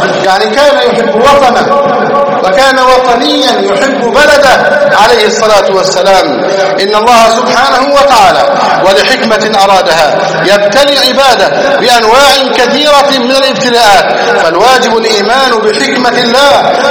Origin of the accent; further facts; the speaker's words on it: Egypt; نسأل الله سبحانه بأسمائه الحسنى وصفاته العلى أن يحفظ بلدنا مصر